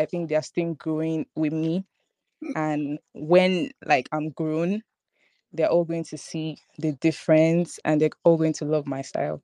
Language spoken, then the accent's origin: English; Nigeria; I'm an artist from Nigeria